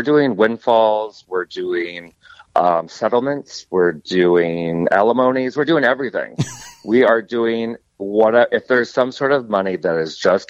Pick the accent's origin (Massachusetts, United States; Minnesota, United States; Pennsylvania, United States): Minnesota, United States; now in Florida, United States; I grew up in Minnesota, so, you know, I cold weather is more comfortable to me. Why I moved to Florida, I have no idea.